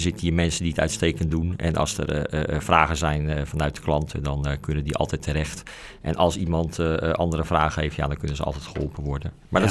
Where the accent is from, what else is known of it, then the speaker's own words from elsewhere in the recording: Amstelveen, North Holland, Netherlands; born there; now in Krimpen aan den IJssel, Netherlands; Ik ben geboren in Amstelveen.